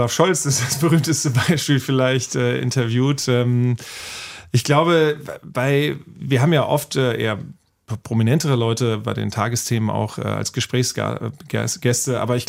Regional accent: Wiesbaden, Hesse, Germany; dass ich mit am Rhein ja aufgewachsen bin in Wiesbaden

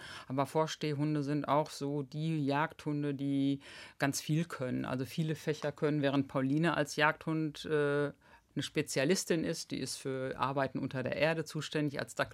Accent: Schmalfeld, Schleswig-Holstein, Germany; ich komme aus Schmalfeld. Schmalfeld liegt 40 Kilometer nördlich von Hamburg in Schleswig-Holstein.

